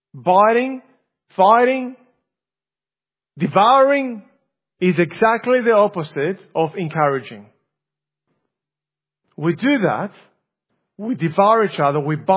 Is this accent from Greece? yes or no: yes; Greece; English is a second language; now in Australia; when I was growing up in Greece, back in the day, many years ago, many decades ago, seeing a stray dog in Greece meant something else.